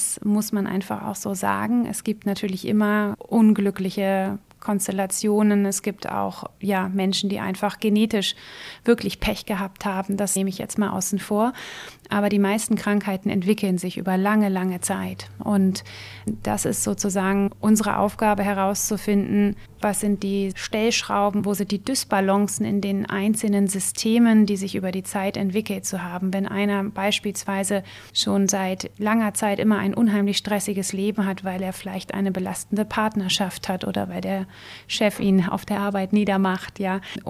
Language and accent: German; Hanover, Lower Saxony, Germany; moved away as an adult; now in Berlin, Germany; Ich bin gebürtige Norddeutsche, komme aus Hannover, bin dann zum Studium nach Berlin gegangen an die Charité, habe an der Charité und in Frankreich studiert